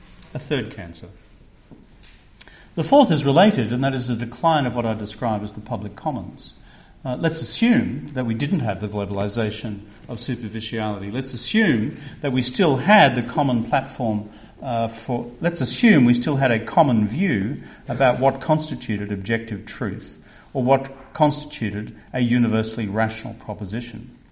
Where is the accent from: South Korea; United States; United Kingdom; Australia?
Australia; My observation as an Australian